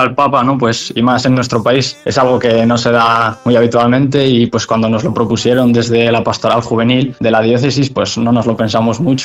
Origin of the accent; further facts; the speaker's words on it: Matamorosa, Cantabria, Spain; soy de Matamorosa, que está un pueblo justo al lado de Reynosa.